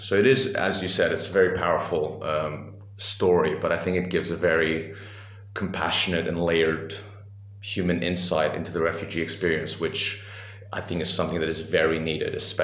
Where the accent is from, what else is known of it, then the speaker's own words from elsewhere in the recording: Greece; And then I was born and raised in Greece.